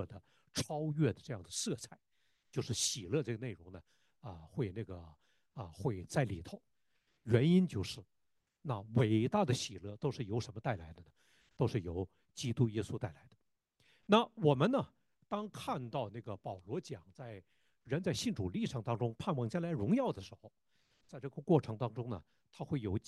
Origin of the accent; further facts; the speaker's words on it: Northeast China, China; 我就觉得作为一个东北人，有的时候过年过节听一下赵本山，看一下赵本山的小品，那就是我作为一个东北人，一个世上的人，喜乐的最高点了